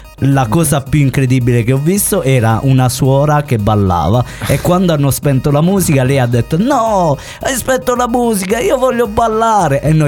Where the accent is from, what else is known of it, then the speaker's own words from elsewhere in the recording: Taranto, Apulia, Italy; Io vengo da Taranto, quindi vengo dall'altro versante, il versante occidentale di Taranto. Il versante orientale invece è quello più orientato verso il Salento. Noi siamo un po' lucani, un po' baresi, un mischia.